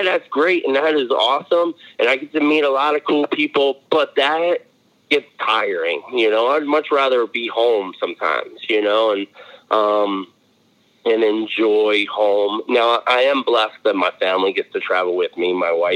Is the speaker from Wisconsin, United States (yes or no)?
no; New Jersey, United States; also born or lived in Michigan; I grew up in New Jersey, then moved to Michigan, and I lived there for about 18 years.